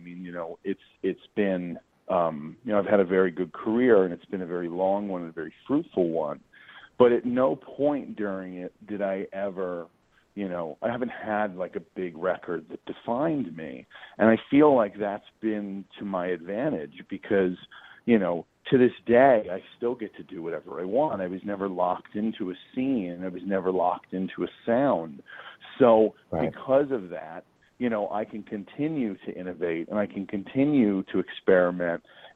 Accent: Chicago, Illinois, United States; I mean, I grew up in Chicago, and Chicago is such a, like, you know, there's no lines to music there.

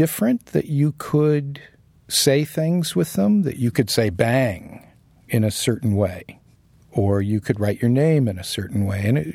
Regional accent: San Diego, California, United States; I grew up in San Diego. But from the time I was about 10, I really wanted to live in New York.

